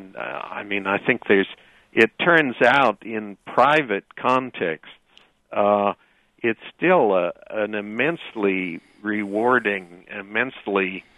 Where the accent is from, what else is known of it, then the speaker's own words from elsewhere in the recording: Peoria, Illinois, United States; I grew up in Peoria, in Illinois, and so I've, over nearly 40 years now, gotten to know the road that goes through Champaign between Crawfordsville and Peoria pretty well.